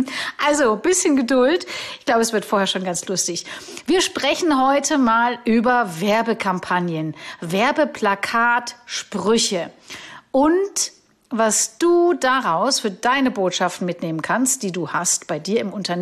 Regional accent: Augsburg, Bavaria, Germany; da war ich in Augsburg unterwegs, meiner Heimatstadt

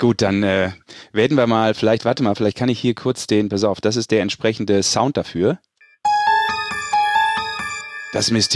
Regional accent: Düsseldorf, North Rhine-Westphalia, Germany; Dem gebürtigen Düsseldorfer.

